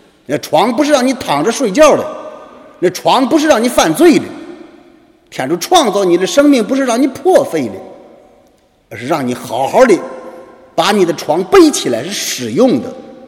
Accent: China; 我们中国人说的话什么？不是一家人，不进一家门。

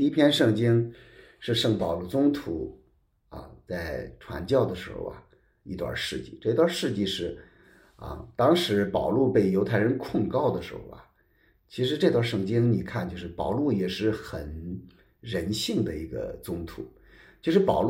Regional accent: China; 我们中国人经常说了一句话

